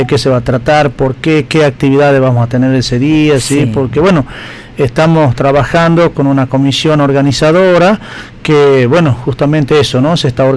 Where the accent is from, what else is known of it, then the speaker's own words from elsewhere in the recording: Amaicha del Valle, Tucumán, Argentina; De solo hecho de decir somos de Amaicha y ya tenemos una mirada distinta.